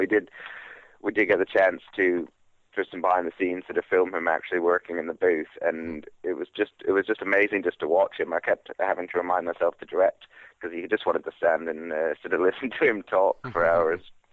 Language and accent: English; Canada; I was 10 when Colin left, but I grew up in Canada